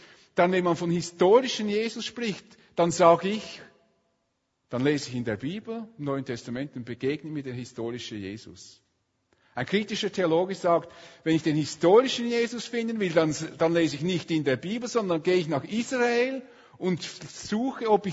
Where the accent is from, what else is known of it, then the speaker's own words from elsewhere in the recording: Switzerland; Für uns eigentlich aktuell als Schweizer.